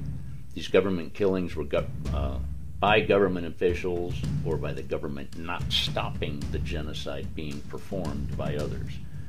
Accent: United States; I am an American, a patriot, and an activist.

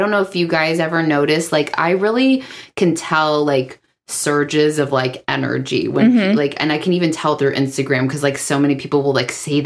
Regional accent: California, United States; We grew up in Southern California.

